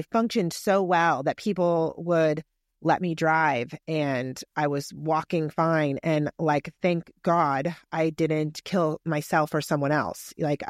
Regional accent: California, United States; I grew up in the Bay Area.

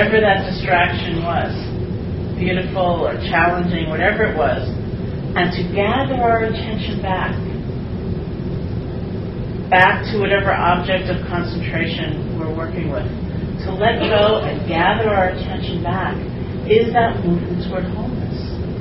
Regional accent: New York City, New York, United States; I grew up in New York City, you know

